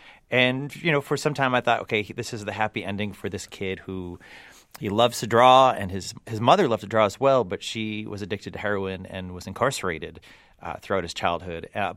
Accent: Worcester, Massachusetts, United States; No, I grew up in Worcester, and Worcester is like another character in this book.

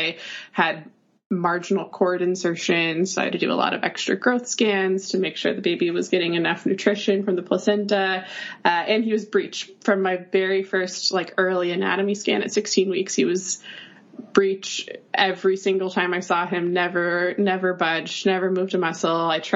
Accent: North Carolina, United States; now in New York, United States; I've been in New York for almost 4 years now. I am from North Carolina originally, and even when I lived in North Carolina, just really felt like I was destined to be a New Yorker.

